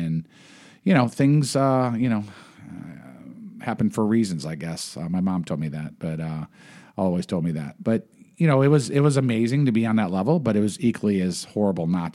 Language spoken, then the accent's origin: English; Buffalo, New York, United States; You know, I'm from Buffalo, like I said